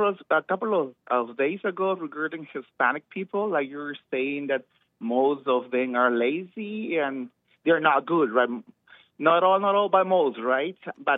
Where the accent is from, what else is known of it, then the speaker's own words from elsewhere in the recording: Peru; English is a second language; now in Canada; I live in Canada, but I'm from Peru, from Latin America.